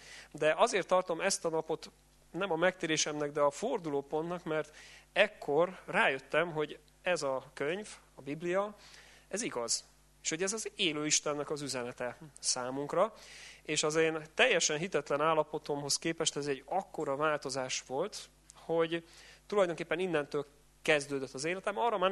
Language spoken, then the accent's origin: Hungarian; Budapest, Hungary; now in Szombathely, Hungary; Szombathelyen élünk most, de korábban én Budapesten laktam, itt születtem, a feleségem is, úgyhogy tulajdonképpen budapestiek vagyunk.